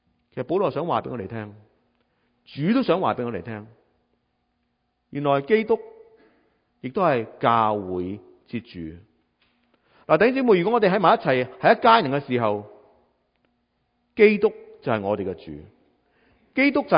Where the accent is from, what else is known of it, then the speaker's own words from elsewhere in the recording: China; 有好多嘢我哋可以身为中国人咧，我哋系好容易明白嘅